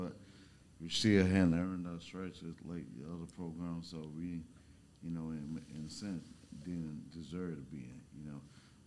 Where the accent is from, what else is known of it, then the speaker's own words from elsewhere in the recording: Augusta, Georgia, United States; I'm from Augusta, so, you know, I know we have a rich history, great basketball there, man.